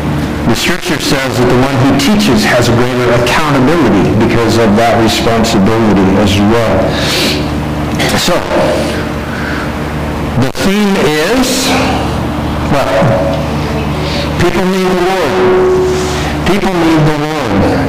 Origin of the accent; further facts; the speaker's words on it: Kansas, United States; I am from South Central Kansas, near Wichita, if you know where that is.